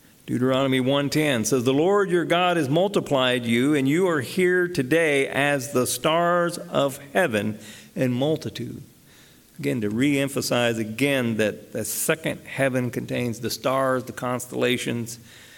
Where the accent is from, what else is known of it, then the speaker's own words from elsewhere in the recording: the South, United States; I can remember growing up in the South that running out in the morning barefoot, and the grass would be very wet.